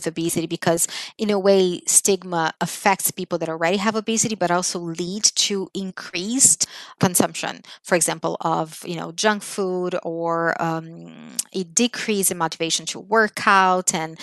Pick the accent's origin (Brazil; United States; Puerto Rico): Brazil; I grew up in Brazil, and when I was a child